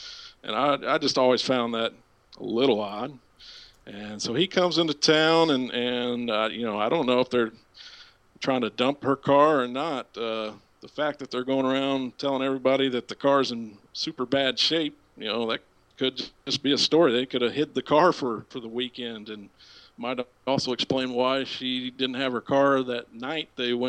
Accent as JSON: {"language": "English", "region": "Illinois", "country": "United States", "said": "Of course, I'm some idiot from Southern Illinois just driving around, so I'm probably a danger to everybody at that time, no matter where I was."}